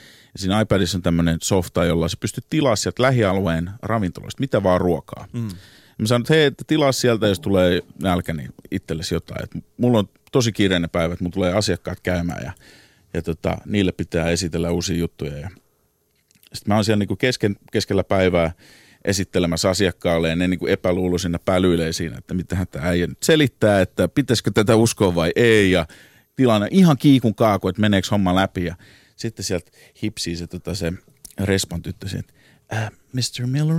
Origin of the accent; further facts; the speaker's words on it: Helsinki, Uusimaa, Finland; now in New York, United States; Mä asun Manhattanilla. Mä alun perin kotoisin Helsingin Takatöölöstä, niin mä asun tuolla Upper East Sidella, joka on vähän niin kuin tämmöinen New Yorkin Takatöölö.